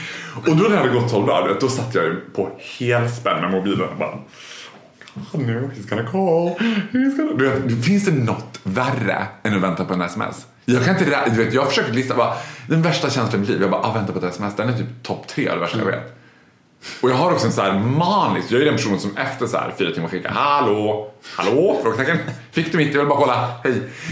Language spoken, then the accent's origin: Swedish; Borlänge, Dalarna County, Sweden; moved away as an adult; also born or lived in London / Rome; now in Stockholm, Sweden; Jag är född och uppvuxen i Borlänge. Sen direkt efter gymnasiet så flyttade jag till London. Och så bodde jag i London ett år. Och sen bodde jag i Rom ett år. Och sen flyttade jag till Stockholm.